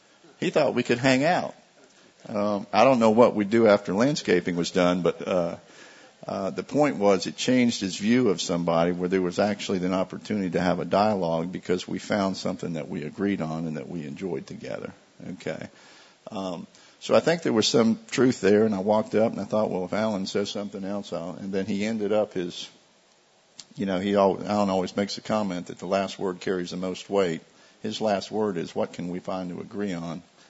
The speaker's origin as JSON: {"language": "English", "region": "Florida", "country": "United States", "tie": "born or raised there", "said": "because I grew up in Florida, I knew all the stuff, the chemicals, the fertilizers."}